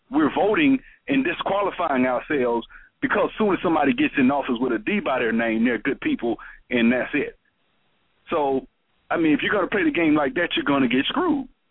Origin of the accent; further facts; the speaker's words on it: Alabama, United States; I'm from Alabama. We voted for that guy until the 90s.